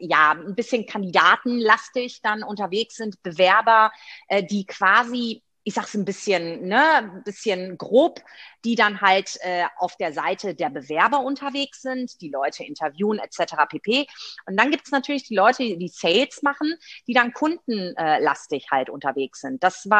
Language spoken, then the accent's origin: German; Rhineland, Germany; Weil ich bin ja Rheinländerin, ne?